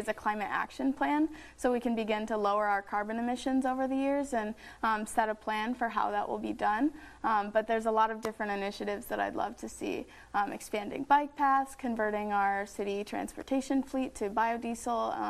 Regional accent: Ames, Iowa, United States; Yeah, so I was born and raised in Ames and loved it so much I decided to go to college at Iowa State as well.

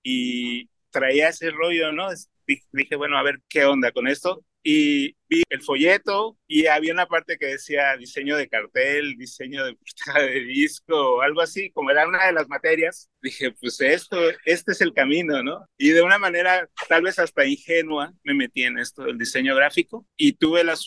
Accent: Mexico City, Mexico; mi familia es de Tampico, Tamaulipas, y yo crecí en la Ciudad de México, en realidad, y me acuerdo que en mis vacaciones iba a Tampico, Tamaulipas

